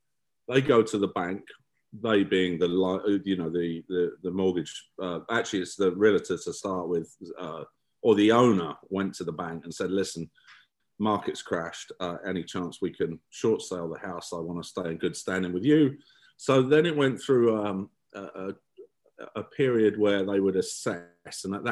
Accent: England, United Kingdom; moved away; I'm from England originally. We moved here in 1999

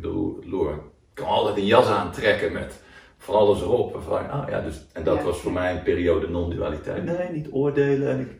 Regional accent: 's-Hertogenbosch, North Brabant, Netherlands; bijvoorbeeld Den Bosch waar ik vandaan kwam

